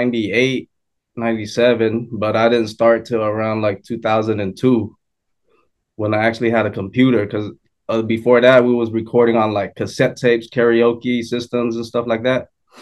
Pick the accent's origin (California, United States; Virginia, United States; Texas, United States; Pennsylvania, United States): California, United States; San Diego; I grew up in San Diego, California.